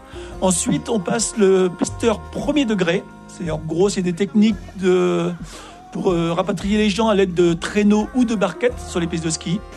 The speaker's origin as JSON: {"language": "French", "region": "Normandy", "country": "France", "said": "Je suis normand"}